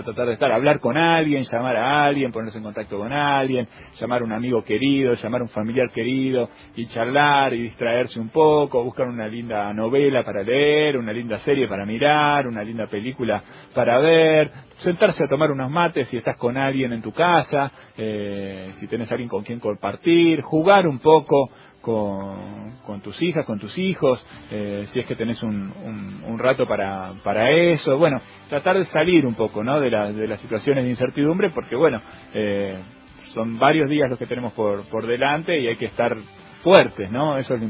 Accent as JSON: {"language": "Spanish", "town": "La Plata", "region": "Buenos Aires Province", "country": "Argentina", "tie": "born or raised there", "said": "Yo vengo de La Plata también, es mi ciudad natal, y además estoy viviendo ahí en estos días también"}